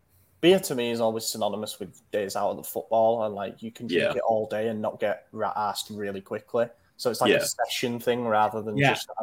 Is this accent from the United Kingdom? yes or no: yes; England, United Kingdom; I hope so. Being English